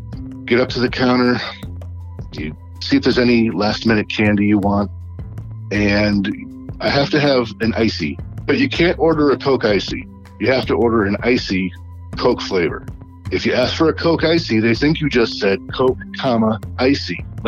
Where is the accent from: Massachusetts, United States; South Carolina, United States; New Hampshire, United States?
New Hampshire, United States; Hooksett; I'm from Hooksett, New Hampshire.